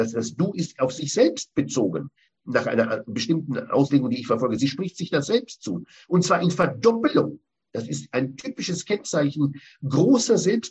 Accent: Israel; in der Zeit, in der ich in Israel aufwuchs

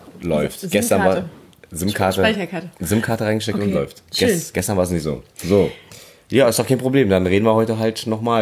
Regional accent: Berlin, Germany; Ich bin in Berlin, Neukölln geboren, aufgewachsen. Gebürtiger Berliner, wie man hört.

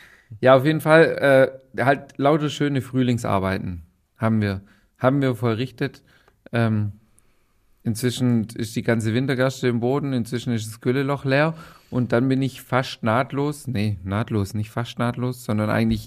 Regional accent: Baden-Württemberg, Germany; accent: Swabian

